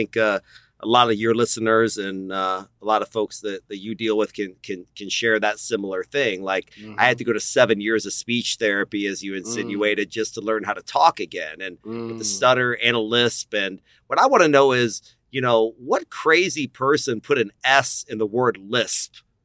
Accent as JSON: {"language": "English", "town": "Austin", "region": "Texas", "country": "United States", "tie": "born there", "said": "As you said, my dad was an Iranian immigrant. My mother is German. I was born here in Austin, Texas"}